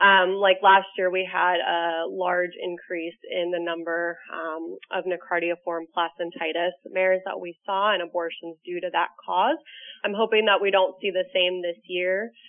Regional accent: Florida, United States; I was raised down in South Florida, and I went to the University of Florida for both undergrad and veterinary school.

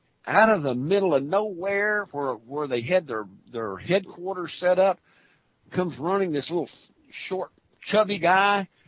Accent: Louisiana, United States; she's a Yankee to me because I'm Creole from Louisiana.

